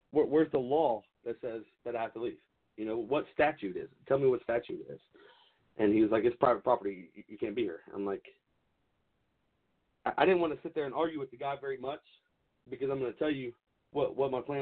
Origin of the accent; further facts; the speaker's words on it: United States; I have a very tiny part in this as an American.